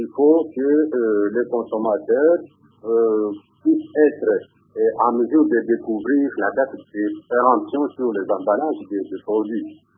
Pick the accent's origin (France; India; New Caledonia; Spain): India; d'autres deviennent de plus en plus malades, tels que le cas de malnutrition ici chez nous en Inde.